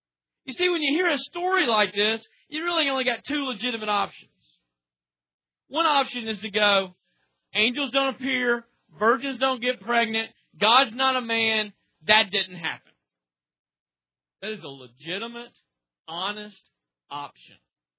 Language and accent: English; Oklahoma, United States; Do I believe it just because I'm from Oklahoma?